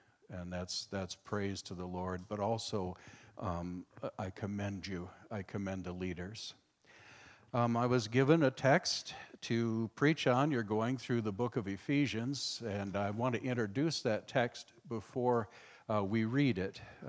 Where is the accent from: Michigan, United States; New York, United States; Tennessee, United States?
New York, United States; Marion; I'm from Marion, New York. I was a pastor there for 32 years at Second Reformed Church, which is now Faith Fellowship.